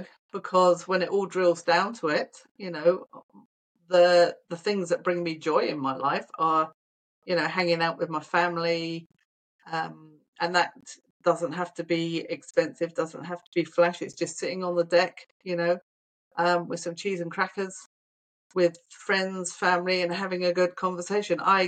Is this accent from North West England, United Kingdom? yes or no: no; South West England, United Kingdom; born there; I was born in North Devon, so southwest of England.